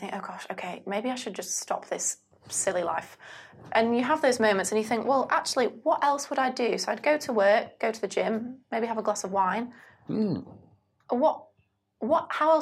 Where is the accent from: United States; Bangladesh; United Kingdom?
United Kingdom; but obviously I am British